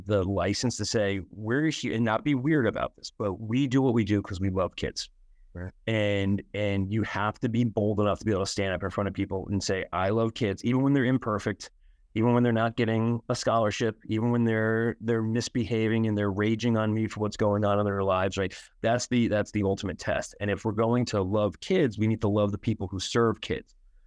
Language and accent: English; Bayonne, New Jersey, United States; also born or lived in Staten Island, New York; So, I was born in Staten Island, born in Shaolin, grew up in Bayonne in Jersey City.